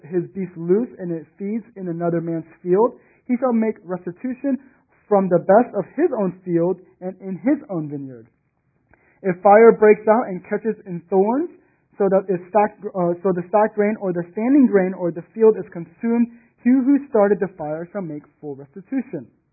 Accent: Texas, United States; And for me, being a Texan, I go, yes, that's absolutely correct, right?

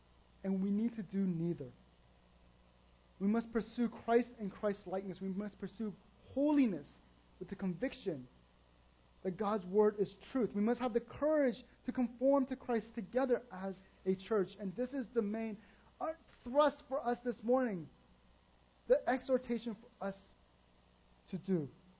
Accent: Texas, United States; Many of you know I grew up in Texas, called the Bible Belt. I grew up in the Bible Belt.

